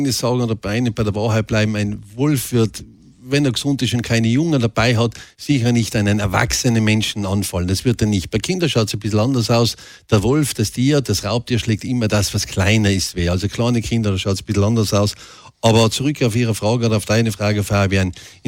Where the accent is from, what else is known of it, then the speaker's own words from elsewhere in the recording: Tyrol, Austria; Auch wir, zum Beispiel bei mir daheim im hinteren Ötztal